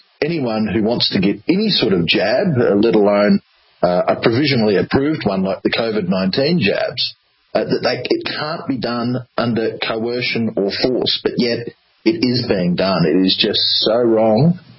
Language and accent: English; Queensland, Australia; They're restricting people in my home state of Queensland from all sorts of social life, cafes, restaurants, art galleries, museums, sporting events, if you're not vaccinated.